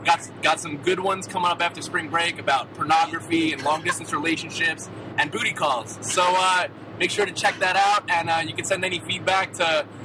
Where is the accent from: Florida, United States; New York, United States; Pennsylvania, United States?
New York, United States; You know, I hail from New York. Been a Yankee fan my whole life.